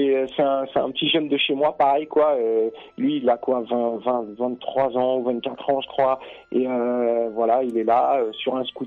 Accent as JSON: {"language": "French", "town": "Paris", "region": "Île-de-France", "country": "France", "moved": "yes", "said": "moi je suis parisien, j'ai quitté la région parisienne en 1994 pour venir ici."}